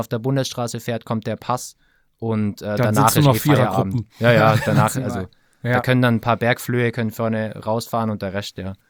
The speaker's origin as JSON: {"language": "German", "region": "Bavaria", "country": "Germany", "tie": "born there", "said": "dass ich gebürtiger Allgäuer bin."}